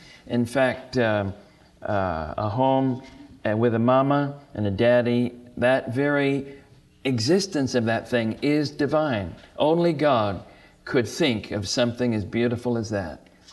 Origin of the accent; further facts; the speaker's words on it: Richmond, Virginia, United States; We're really coming from Richmond, Virginia. That's where I was born and raised. And I've been traveling ever since I was 16 years old.